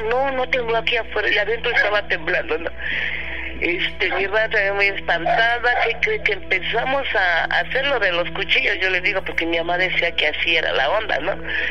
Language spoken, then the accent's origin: Spanish; Morelia, Michoacán, Mexico; yo soy de Morelia, Michoacán, mi mamá también.